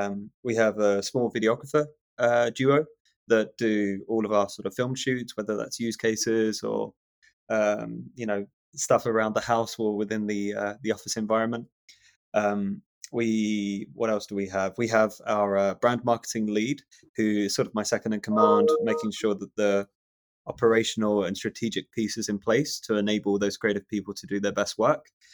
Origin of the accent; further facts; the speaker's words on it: London, United Kingdom; moved away as an adult; now in Copenhagen, Denmark; And then after a year, decided to sort of part ways with London, which is basically my hometown, and instead, uproot and move to Copenhagen.